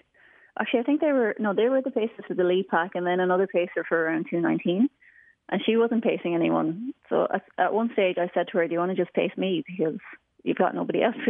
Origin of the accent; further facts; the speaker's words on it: Ireland; being Irish